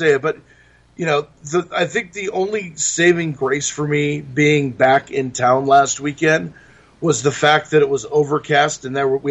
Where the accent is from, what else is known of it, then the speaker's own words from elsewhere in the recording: California, United States; now in Idaho, United States; I grew up in California. I live in Idaho now